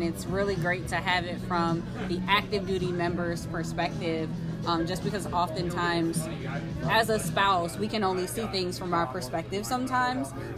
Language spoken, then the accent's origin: English; New Jersey, United States; Like she said, she's not from here. I'm from New Jersey, so I get it.